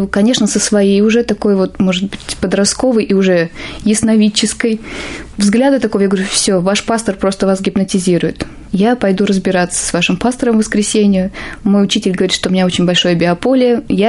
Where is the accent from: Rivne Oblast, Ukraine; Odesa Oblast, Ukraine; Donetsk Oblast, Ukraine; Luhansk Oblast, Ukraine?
Odesa Oblast, Ukraine; Odesa; now in Moscow, Russia; В Москве мы приехали с другого города, мы приехали из Одессы.